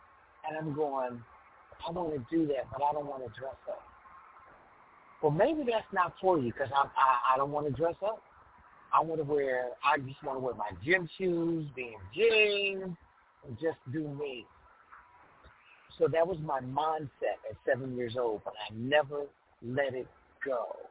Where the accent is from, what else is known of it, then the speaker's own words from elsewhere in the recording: Chicago, Illinois, United States; Growing up in Chicago, Illinois, on the South Side, I grew up listening to an iconic radio station called WVON